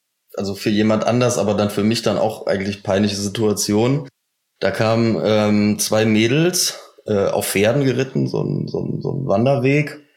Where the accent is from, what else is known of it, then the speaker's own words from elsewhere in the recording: Cologne, North Rhine-Westphalia, Germany; Wir kommen aus Köln.